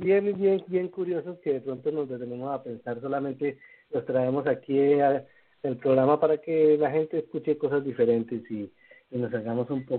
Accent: Colombia; En la Amazonía de Colombia, que es en el sur del país, donde va el río Amazonas, en la frontera con Brasil, ahí, en mi país.

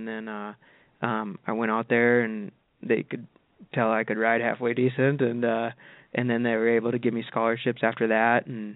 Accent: Minnesota, United States; I'm from Minnesota. I don't know anybody on the West Coast, let alone, you know, west of the Mississippi.

